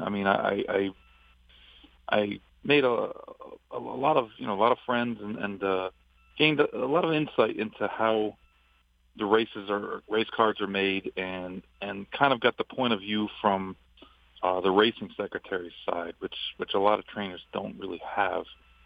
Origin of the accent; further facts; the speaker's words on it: Saratoga Springs, New York, United States; growing up in Saratoga, the harness track was open, you know, most of the year